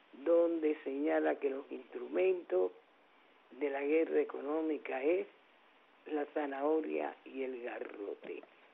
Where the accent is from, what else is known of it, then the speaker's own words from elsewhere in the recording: Cuba; como mujer cubana